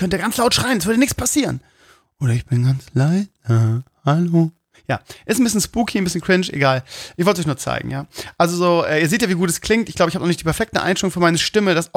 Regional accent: Bremen, Germany; Ja, ich bin Bremer.

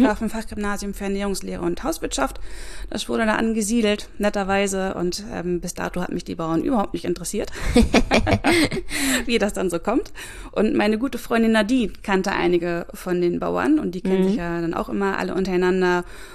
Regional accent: Celle, Lower Saxony, Germany; Ja, ich bin aufgewachsen in Celle. Das ist ja nicht so weit weg von hier.

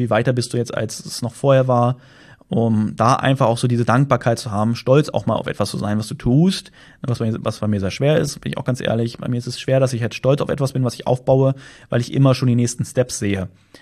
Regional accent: Germany; Heimat natürlich Deutschland, beziehungsweise nicht mal meine Heimat, also ich sage mal da, wo ich herkomme, Deutschland

